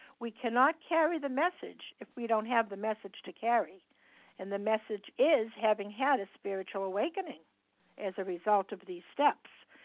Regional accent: Massachusetts, United States; I'm from Massachusetts, and I'm a grateful, recovered, compulsive overeater.

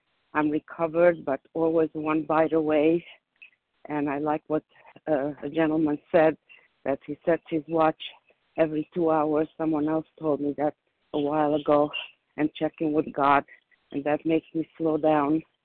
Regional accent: Florida, United States; I'm from Florida

